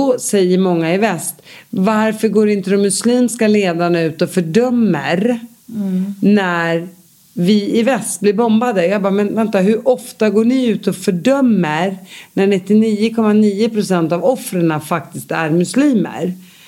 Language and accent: Swedish; Sweden; Jag blir galen när han snackar skit om mitt hemland. Jag blir mer svensk, jag blir så gulblå så muslimen i mig försvann på 2 sekunder.